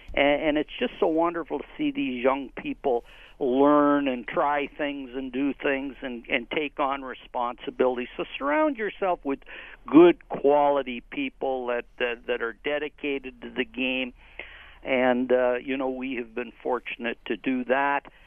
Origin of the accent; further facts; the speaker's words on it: Canada; which means so much to a young boy growing up in Canada